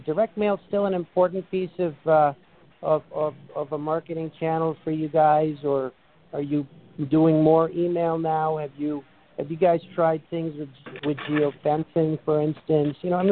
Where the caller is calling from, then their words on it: New York, United States; I'm calling from New York, so probably a little further away than Tino.